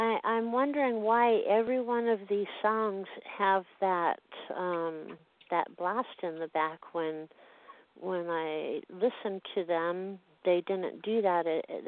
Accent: Glendale, California, United States; I grew up in Glendale, and you know I worked in Hollywood at the cafe for many years.

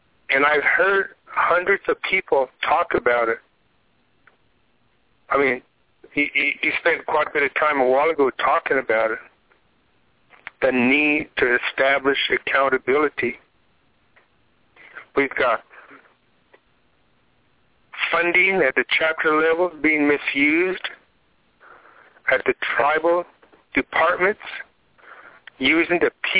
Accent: Arizona, United States; I'm a grassroots person. I'm from Western Navajo

